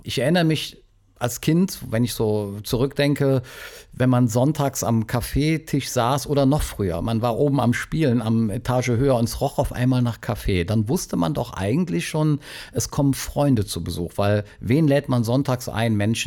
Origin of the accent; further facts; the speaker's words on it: Cologne, North Rhine-Westphalia, Germany; die Stadt Köln, also meine Heimatstadt hier, braucht 550 Tonnen im Monat